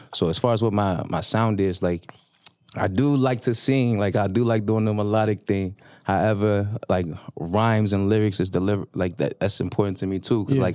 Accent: Norfolk, Virginia, United States; I'm from Virginia, Norfolk 757. What it do? But you know, my family is from all over.

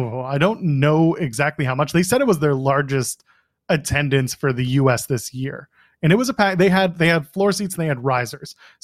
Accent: Canada; Again, I'm Canadian

